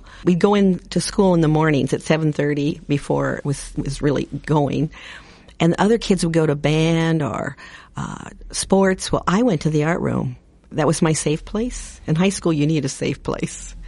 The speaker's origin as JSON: {"language": "English", "town": "Boone", "region": "Iowa", "country": "United States", "tie": "born or raised there", "said": "I grew up in Boone, Iowa, mostly, in just 15 miles away from Ames, and then came over here to Iowa State."}